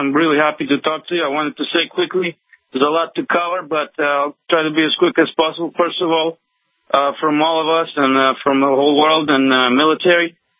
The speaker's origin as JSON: {"language": "English", "town": "San Francisco", "region": "California", "country": "United States", "said": "First of all, I was born in the United States. I'm from San Francisco, California. But my parents are Russian"}